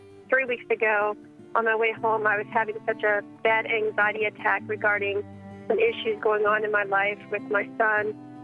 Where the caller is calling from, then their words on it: Virginia, United States; I'm calling from Virginia.